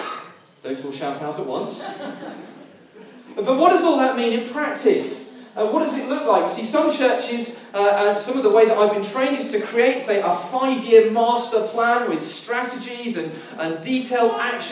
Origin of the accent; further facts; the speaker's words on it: United Kingdom; I know we're British and Christians, but you are allowed to take the last one if you want it.